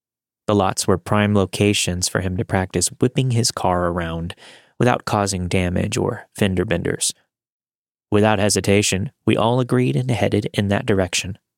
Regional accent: Japan; also born or lived in United States; little background, I grew up as a biracial military brat, and I spent the better part of 2 decades growing up in Japan. Having spent years growing up in Japan and the US

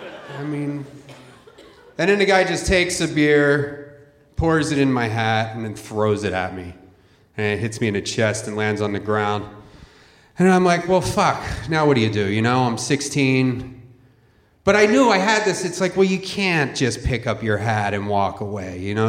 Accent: Philadelphia, Pennsylvania, United States; born or raised there

